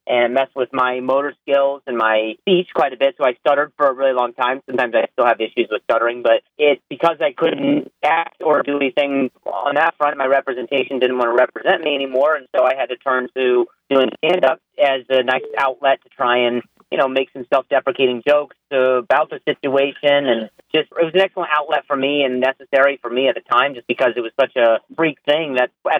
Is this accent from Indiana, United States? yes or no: yes; Indianapolis, Indiana, United States; also born or lived in Las Vegas; now in Los Angeles, United States; I'm from Indianapolis. I know how it can go. I grew up in Vegas for some time, and then now I live out in Los Angeles.